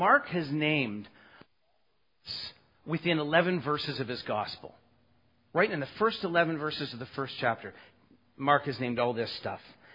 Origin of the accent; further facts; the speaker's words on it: Toronto, Ontario, Canada; So I grew up in Scarborough